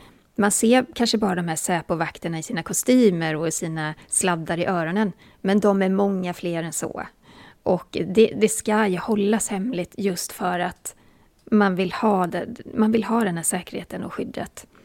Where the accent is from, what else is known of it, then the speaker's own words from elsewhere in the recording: Borås, Västra Götaland County, Sweden; Jag är från Borås och jag har hela mitt liv sagt intervju.